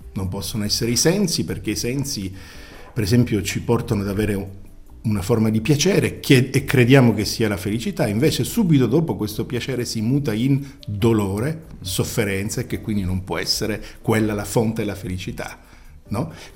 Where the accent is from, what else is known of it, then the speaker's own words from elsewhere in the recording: Sicily, Italy; moved away as an adult; now in Switzerland; sono siciliano, è importante precisarlo. È immigrato in Svizzera, avevo 20 anni, quindi 36 anni fa, e ho fatto università a Ginevra